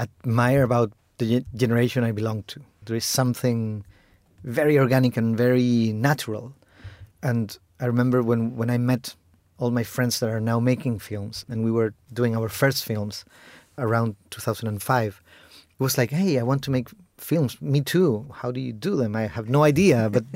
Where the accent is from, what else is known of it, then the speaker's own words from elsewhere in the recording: Chile; Oh, because I grew up in Chile, and culturally, we have many things in common.